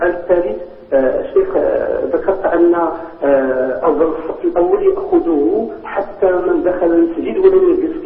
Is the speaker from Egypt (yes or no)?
no; Morocco; والتي تسمى عندنا في المغرب بالقاع،